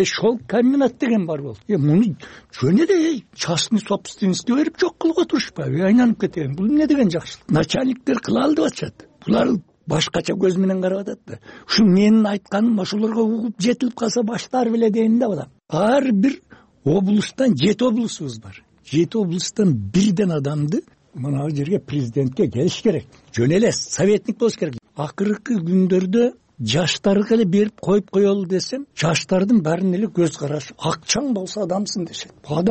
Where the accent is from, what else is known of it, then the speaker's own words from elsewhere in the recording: Özgön, Osh Region, Kyrgyzstan; мына мен например өзгөндүкмүн дедим.